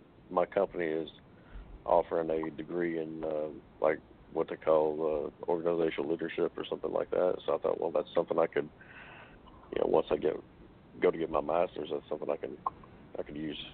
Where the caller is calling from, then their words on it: Memphis, Tennessee, United States; Memphis, Tennessee.